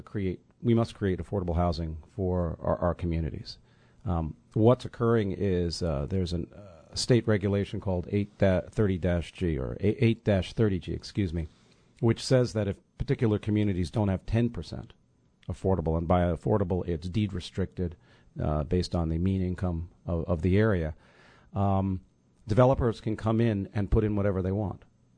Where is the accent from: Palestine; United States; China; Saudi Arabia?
United States; New York City, New York; now in Westport, United States; No, I'm originally from New York City, and I married into a family that's been in Westport for years